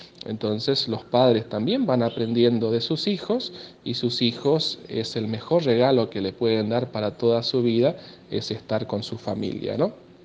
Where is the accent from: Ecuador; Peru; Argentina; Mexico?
Argentina; Castelli; soy un hijo de esa comunidad, súper agradecido por todo lo que he recibido de Castelli, de mi pueblo, de mi parroquia